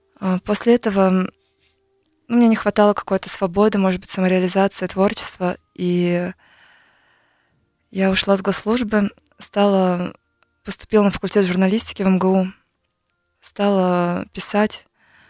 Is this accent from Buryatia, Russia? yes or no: yes; Ulan-Ude, Buryatia, Russia; now in Moscow, Russia; Я выросла в Улан-Удэ, окончила третью гимназию лингвистическую и переехала в Москву